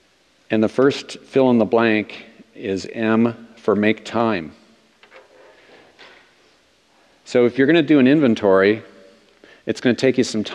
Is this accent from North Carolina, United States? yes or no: no; Minnesota, United States; So, another thing about me, other than growing up in Minnesota, is that I grew up Roman Catholic